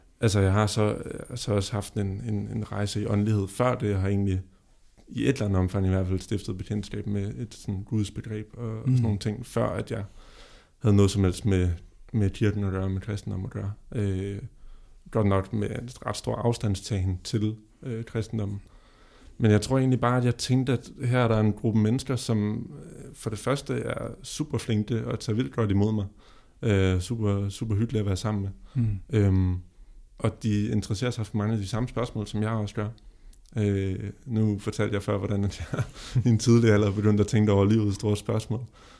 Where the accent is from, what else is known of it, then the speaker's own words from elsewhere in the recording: Copenhagen, Capital Region, Denmark; Jeg tænkte jo sådan, jeg er fra København